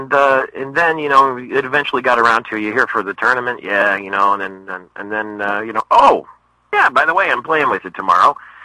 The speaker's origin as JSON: {"language": "English", "town": "Dearborn", "region": "Michigan", "country": "United States", "tie": "born or raised there", "said": "they were going to build a TPC course in Dearborn, Michigan, in my hometown."}